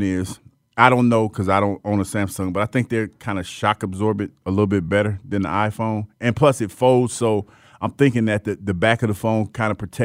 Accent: United States; I have earned the right as an American

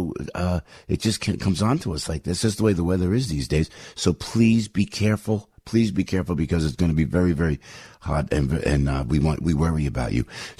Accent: Passaic, New Jersey, United States; born there; I was born on Father's Day back when Woodrow Wilson was president. It was many years ago. I had a quiet morning in Passaic, New Jersey.

